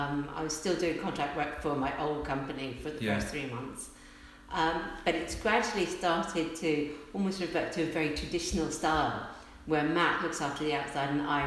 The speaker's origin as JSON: {"language": "English", "town": "Portmarnock", "region": "Leinster", "country": "Ireland", "tie": "born or raised there", "also_born_or_lived": "Dublin", "moved": "as an adult", "said": "I was born in the Liberties in Dublin, in the main hospital there. We moved out to Portmarnock when I was about six. Grew up by the seaside."}